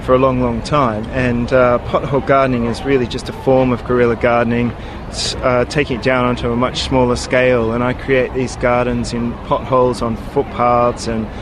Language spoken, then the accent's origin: English; Canberra, Australian Capital Territory, Australia; moved away as an adult; now in London, United Kingdom; Well, I grew up in Australia, and I grew up in Canberra, where there's, you know, so much space, and I've been in London for about 8 years